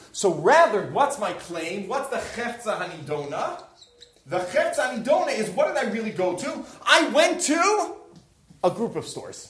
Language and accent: English; United States; now in Israel; I'm an American in Israel who thinks everything's kosher.